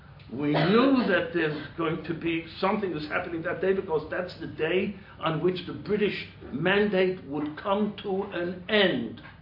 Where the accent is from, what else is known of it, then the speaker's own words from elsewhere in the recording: Brooklyn, New York, United States; I lived in Williamsburg. I grew up in Williamsburg. Brooklyn. I'm a Brooklyn boy.